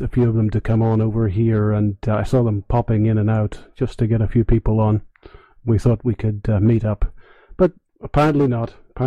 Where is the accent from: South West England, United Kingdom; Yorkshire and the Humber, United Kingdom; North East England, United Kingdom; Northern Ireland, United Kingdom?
Northern Ireland, United Kingdom; now in Hungary; I've lived a long time, many years, outside Northern Ireland, so I live in Hungary at the moment.